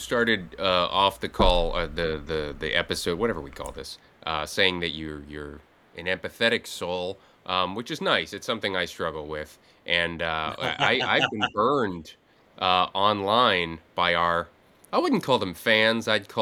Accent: New Jersey, United States; I'm like, "I know it. I'm from New Jersey. I know Leonia."

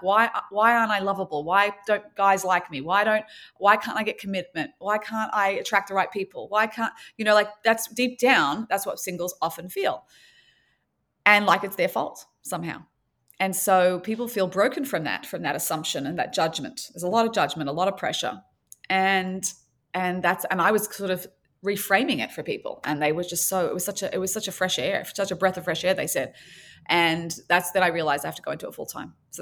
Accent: Sydney, New South Wales, Australia; I was from Sydney, Australia, as you mentioned, and raised there, but the daughter of a Holocaust survivor.

